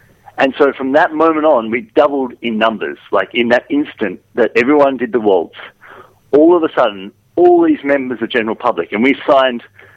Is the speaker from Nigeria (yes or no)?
no; Australia; being Australian, listen, you know, the British are very conservative.